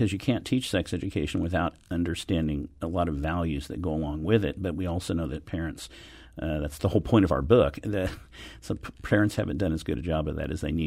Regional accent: Lawrence, United States; my hometown of Lawrence has recently implemented such a good sex education program

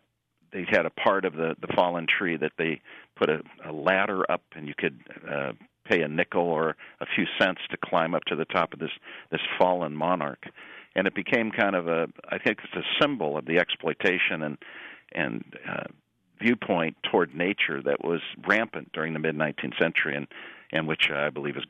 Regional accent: Grass Valley, California, United States; When I grew up in Grass Valley, there was a little street around the corner from where I lived

